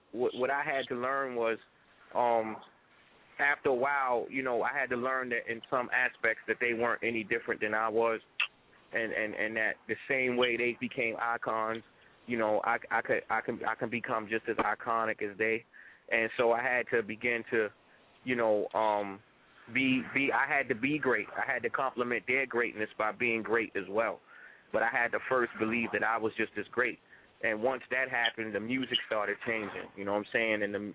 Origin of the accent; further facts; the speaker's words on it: Baltimore, Maryland, United States; I come from Baltimore, so, you know, Baltimore is not a hip-hop, you know, hip-hop-based city.